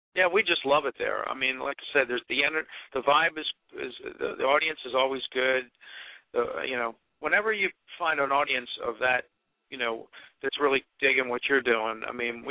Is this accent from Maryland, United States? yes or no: yes; Catonsville, Maryland, United States; He's from my hometown of Catonsville.